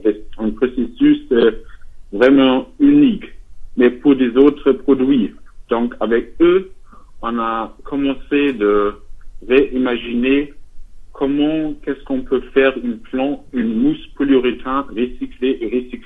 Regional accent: Germany; now in France; j'ai un nom français mais je suis d'Allemagne

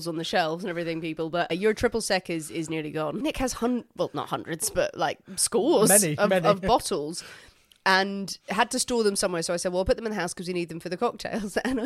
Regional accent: Ireland; I'm an Irish Catholic.

